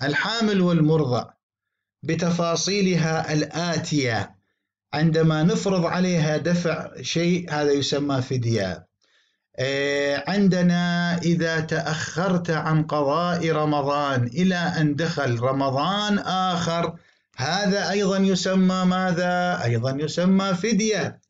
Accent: Iraq; بلغتنا لهجتنا العامية بالعراق

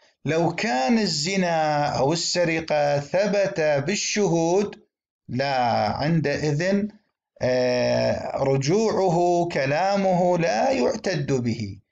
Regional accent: Iraq; accent: Iraqi; يعني كما نقول في لهجتنا العراقية، صارت من صدق

